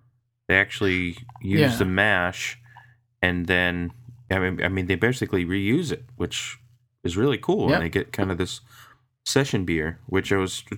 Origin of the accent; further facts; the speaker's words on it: Boston, Massachusetts, United States; I'm your host this week. … from Boston.